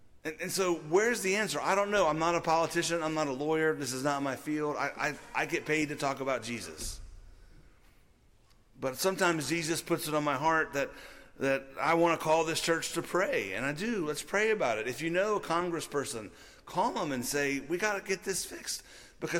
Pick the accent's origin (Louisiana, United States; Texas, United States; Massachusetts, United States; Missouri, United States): Louisiana, United States; I grew up in Louisiana, so we kind of all knew the stories of the kings of France